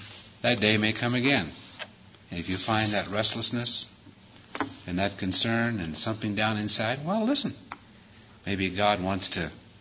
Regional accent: Iowa, United States; off the Iowa farm. I wanted to sing

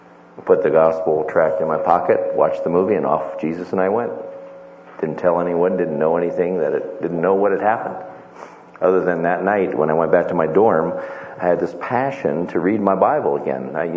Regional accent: Florida, United States; I was born in Florida, grew up in a nominal Christian home.

